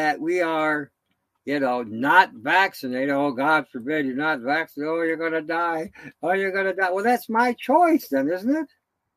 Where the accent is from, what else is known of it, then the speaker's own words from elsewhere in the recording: Detroit, Michigan, United States; I grew up in Detroit. I grew up in the 60s. I saw the riots. I had a tank coming down our street.